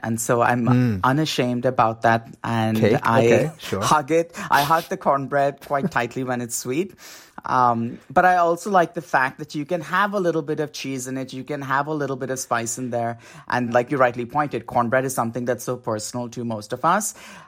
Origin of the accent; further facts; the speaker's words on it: India; jaggery, which is something that I grew up in India eating.